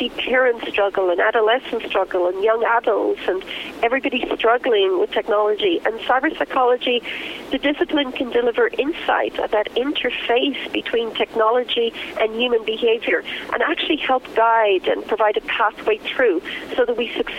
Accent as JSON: {"language": "English", "country": "Ireland", "accent": "Irish brogue", "said": "I run a research center at the Royal College of Surgeons in Dublin, so I'm truly cyber. I'm Irish."}